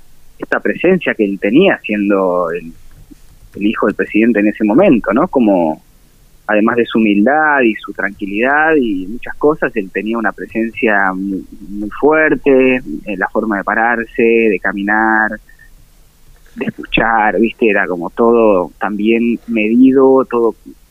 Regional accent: Mendoza, Argentina; now in Buenos Aires, Argentina; desde que me vine a vivir acá a Buenos Aires, siendo, bueno, mendocino, muy joven

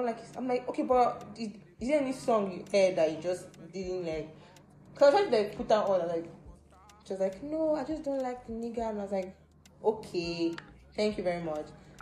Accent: Lagos, Nigeria; born there; I was born in Lagos.

